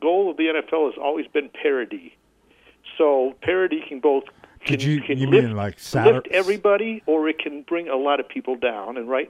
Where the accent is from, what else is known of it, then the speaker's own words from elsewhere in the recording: Chicago, Illinois, United States; accent: Chicago; moved away as an adult; now in Colorado, United States; I grew up in the Chicago area.